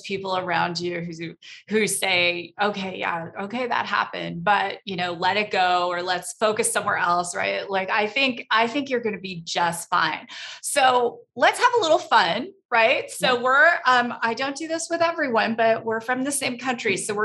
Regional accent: Toronto, Ontario, Canada; someday maybe we'll do an entrepreneurial conference in Toronto, my hometown, which is beautiful.

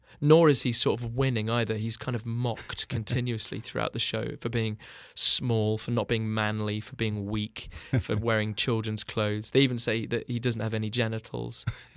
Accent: United Kingdom; We don't talk about it. We're British.

